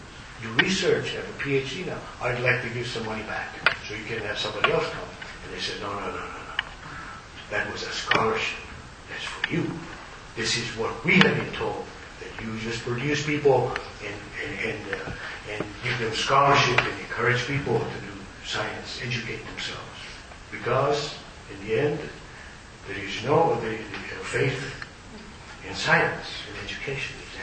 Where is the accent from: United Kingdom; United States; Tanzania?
Tanzania; moved away; also born or lived in Kenya; I was born and raised in Tanzania, East Africa.